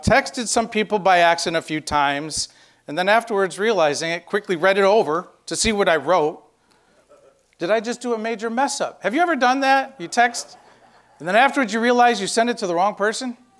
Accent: New York, United States; moved away as an adult; also born or lived in Texas; I'm a Texan. I was born in New York, but I've been here for 30 years in Texas. I only spent 18 years in New York, so that makes me full-blooded Texan, right?

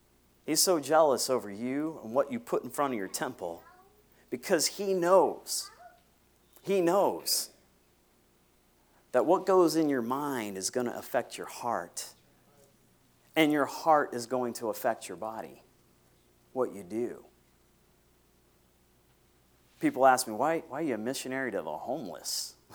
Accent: Fort Myers, Florida, United States; I grew up in Fort Myers.

